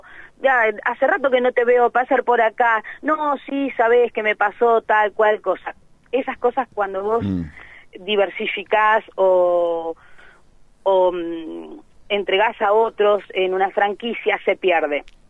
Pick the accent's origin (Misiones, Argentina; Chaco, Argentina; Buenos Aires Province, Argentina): Buenos Aires Province, Argentina; Lezama; Nosotros somos de Lezama, y vivimos a 5 cuadras del negocio.